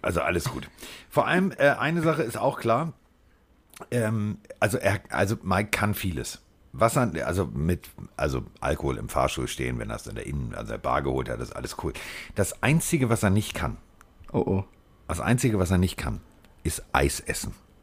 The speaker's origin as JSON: {"language": "German", "region": "Hamburg", "country": "Germany", "said": "Ich als Hamburger sage natürlich, ja geil hier"}